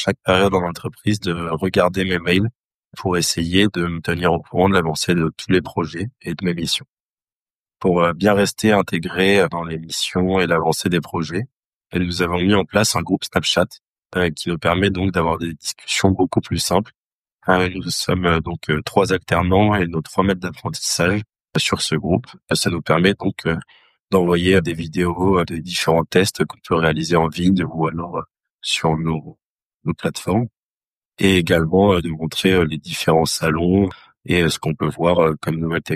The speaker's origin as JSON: {"language": "French", "town": "Soissons", "region": "Hauts-de-France", "country": "France", "said": "j'ai 21 ans. Et je viens de Soissons, dans l'Aisne."}